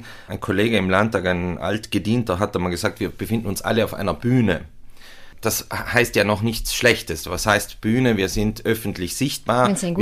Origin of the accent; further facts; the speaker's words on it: South Tyrol, Italy; war ja das höchste der Gefühle, weil es bei uns in Südtirol keins Bananen, gegeben